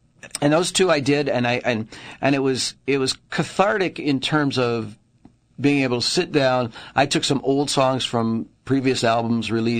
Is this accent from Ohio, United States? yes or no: yes; Brooklyn, Ohio, United States; I was born right here in Brooklyn, Ohio, a little suburb of Cleveland, and yeah, my formative years were here.